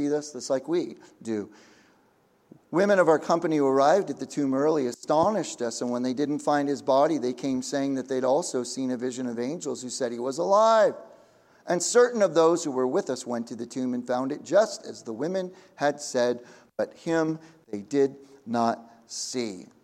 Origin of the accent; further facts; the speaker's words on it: Florida, United States; I'm from Florida, and more than once I've had to learn the hard way that when I'm swimming out there in the ocean